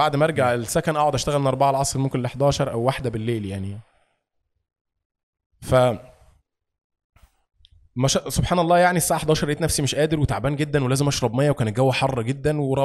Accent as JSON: {"language": "Arabic", "country": "Egypt", "said": "عندنا في مصر يقول لك نزلت شربت الشيشه بتاعتي ورجعت تاني"}